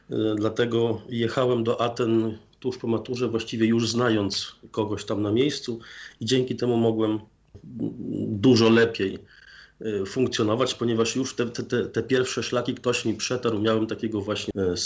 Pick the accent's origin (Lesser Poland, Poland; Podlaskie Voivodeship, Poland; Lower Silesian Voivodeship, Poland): Podlaskie Voivodeship, Poland; Białystok; moved away as an adult; wyjechałem z rodzinnego Białegostoku po maturze. Wyjechałem do Grecji na studia.